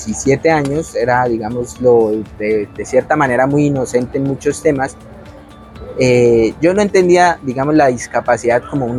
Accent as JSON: {"language": "Spanish", "region": "Boyacá", "country": "Colombia", "said": "yo soy boyacense y soy del campo. Mi familia como tal son campesinos. El lugar donde estudio o estudié la secundaria se llama Floresta. Es un pueblo muy pequeñito."}